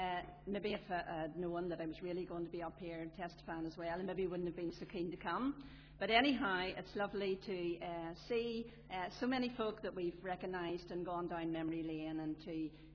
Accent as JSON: {"language": "English", "town": "Belfast", "region": "Northern Ireland", "country": "United Kingdom", "tie": "born or raised there", "said": "I'm sure as you know by my accent, you'll realise that I'm a city girl, born and bred in Belfast, over in the north of the city, and I come from a family of eight, five girls and three boys."}